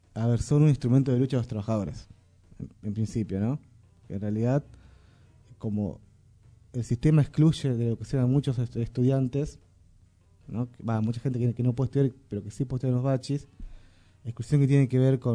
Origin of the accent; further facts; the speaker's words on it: Merlo, Buenos Aires Province, Argentina; Porque nosotros somos de Merlo, ¿no?